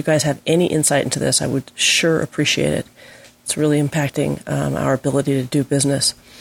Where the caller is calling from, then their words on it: Carmel, California, United States; I'm calling from Carmel, California.